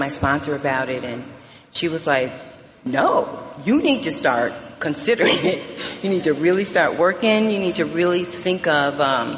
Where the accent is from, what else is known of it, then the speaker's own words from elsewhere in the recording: Albany, New York, United States; now in Charlotte, United States; I'm from Albany, New York. I actually just moved to Charlotte, and I love Charlotte. I just moved to Charlotte, North Carolina, but I drank and used in Albany, New York, and I got sober in Albany, New York.